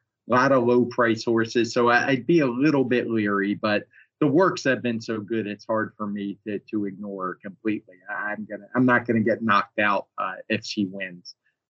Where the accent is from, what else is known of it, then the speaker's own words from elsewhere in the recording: Oklahoma City, Oklahoma, United States; here in my hometown of Oklahoma City